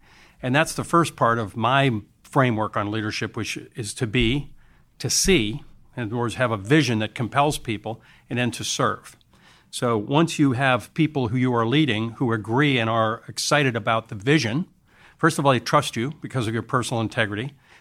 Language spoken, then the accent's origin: English; United States; First of all, very lucky and fortunate and grateful about being an American.